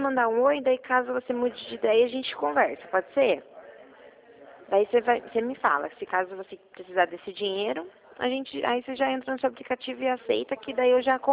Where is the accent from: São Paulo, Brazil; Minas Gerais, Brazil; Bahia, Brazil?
São Paulo, Brazil; Mogi Guaçu; somos de Mogi Guaçu.